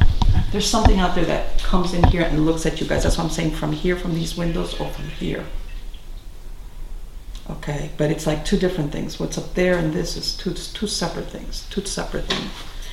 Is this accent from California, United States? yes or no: no; Miami, Florida, United States; I was born here in Miami, and I've grown up here in Miami.